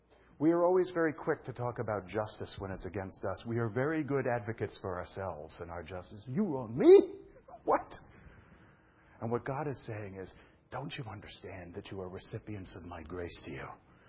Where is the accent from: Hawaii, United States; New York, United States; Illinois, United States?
New York, United States; Brooklyn; I'm from Brooklyn, you know, believe it's, I don't know, calves jumping from a stall.